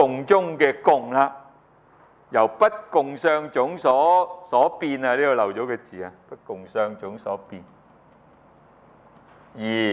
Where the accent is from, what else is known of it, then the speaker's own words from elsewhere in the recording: China; born there; 我喺大陸出世嘅其實